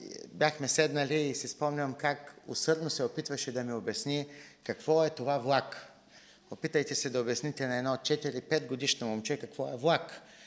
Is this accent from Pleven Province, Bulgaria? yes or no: no; Gabrovo, Gabrovo Province, Bulgaria; moved away as an adult; now in Munich, Germany; съм роден в Габрово преди 34 години. Габрово е моят роден град и там съм прекарал 20 години от живота си. На 20 години заминах за Германия, където живея до момента.